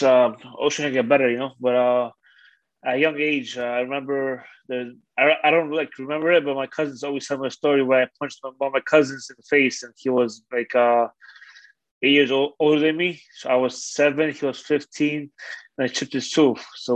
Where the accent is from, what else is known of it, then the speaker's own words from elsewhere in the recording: Wałbrzych, Lower Silesian Voivodeship, Poland; now in New York, United States; We come from Wałbrzych, Poland, so it's like a little town of 60,000 people in northeast part of Poland.